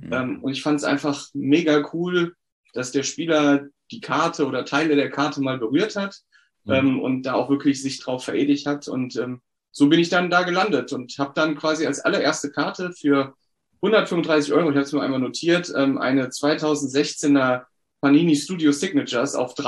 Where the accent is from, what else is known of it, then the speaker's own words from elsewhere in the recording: Düsseldorf, North Rhine-Westphalia, Germany; Ich bin aus Düsseldorf. Also ich bin in Düsseldorf in meinem Homeoffice.